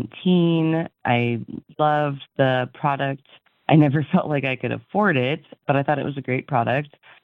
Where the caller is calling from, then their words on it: Spokane, Washington, United States; I'm calling from Spokane, Washington. It's been about 6 years since I've called in.